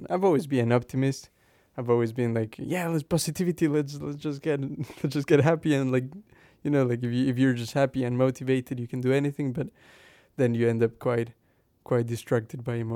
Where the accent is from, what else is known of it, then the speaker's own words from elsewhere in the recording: Ecuador; now in England; Like, I'm from Ecuador, South America. We're currently living here in England.